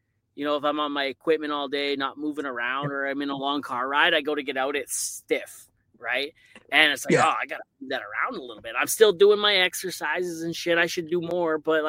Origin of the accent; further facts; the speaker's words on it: Newfoundland and Labrador, Canada; now in Fort McMurray, Canada; I'm a newfie. I live in Fort Mac. I don't work the oil patch.